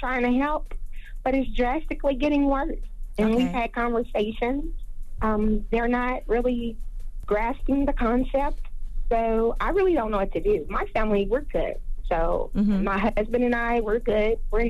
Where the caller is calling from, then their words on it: Austin, Texas, United States; I'm calling from Austin, Texas.